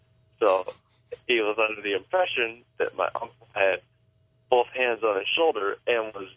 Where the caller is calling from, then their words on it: Tacoma, Washington, United States; Well, I am … I'm calling from Tacoma, Washington.